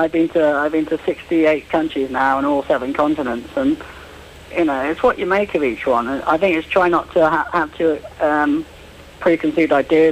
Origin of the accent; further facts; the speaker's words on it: Weston-super-Mare, South West England, United Kingdom; I come from Western Supermare originally, and I went to Bristol every day from about the age of 5 till 8, and then I went to Coventry to a boarding school